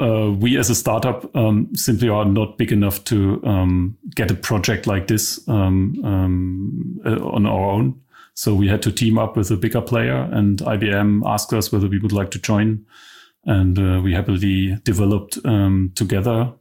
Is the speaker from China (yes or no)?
no; Germany; English is a second language; So I'm from East Germany.